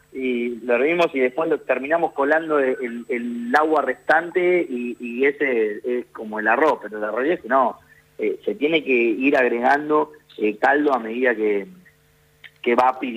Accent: Mattaldi, Córdoba, Argentina; Yo soy de Mataldi. Mataldi es un pueblo que se encuentra en el Mataldi.

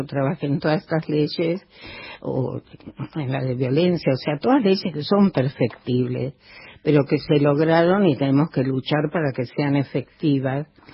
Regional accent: Tucumán, Argentina; y yo soy tucumana y me duele mucho

